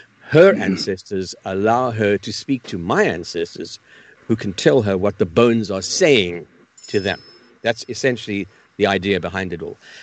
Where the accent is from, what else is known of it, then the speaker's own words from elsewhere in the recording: South Africa; when I was growing up in South Africa, when I was about 7 years old.